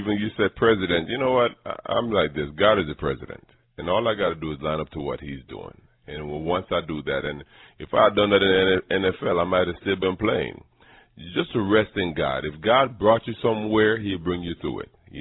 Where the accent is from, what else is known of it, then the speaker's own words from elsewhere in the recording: Jamaica; now in United States; I'm from Jamaica originally, so the true sport that we did out there, we did our own brand of football.